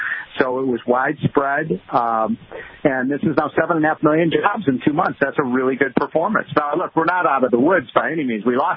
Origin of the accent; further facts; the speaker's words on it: Illinois, United States; And, I'm from Illinois. Pritzker has been almost criminally negligent in that regard.